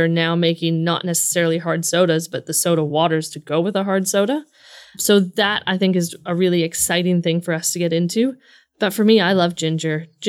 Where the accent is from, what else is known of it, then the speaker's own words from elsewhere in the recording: Canada; I grew up in Canada, dirty rye and gingers.